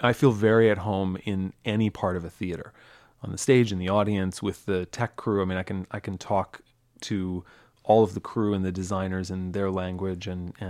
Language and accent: English; Kalamazoo, Michigan, United States; Well, I grew up in Kalamazoo, moved here before I started elementary school. So I went through the Kalamazoo public school system and graduated from Loy Norix High School